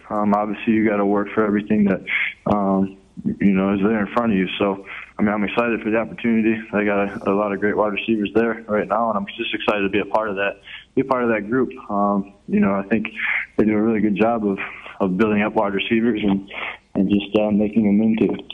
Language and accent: English; Wautoma, Wisconsin, United States; I was just at my hometown in Wautoma.